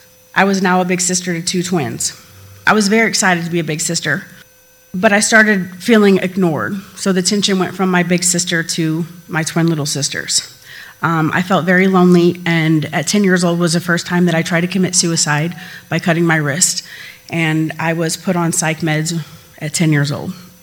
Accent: Duplo, Illinois, United States; I was raised in Duplo, Illinois. I live with my dad, my mom, and my older sister.

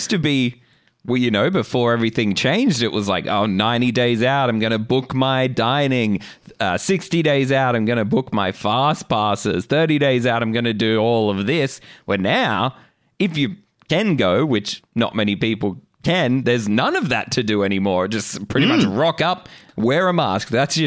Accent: Australia; the things you do as an Australian whilst you wait for your next theme park trip

